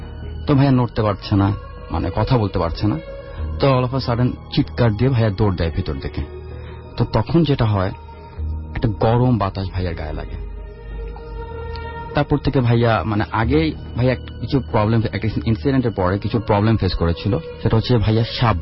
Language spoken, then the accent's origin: Bangla; Rampura, Dhaka Division, Bangladesh; Hello রসুল ভাই … আমি এসেছি রামপুরা থেকে।